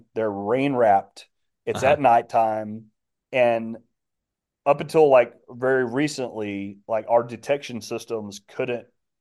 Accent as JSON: {"language": "English", "region": "Alabama", "country": "United States", "tie": "born or raised there", "said": "But just growing up in Alabama, we have tornadoes like all the time, every year."}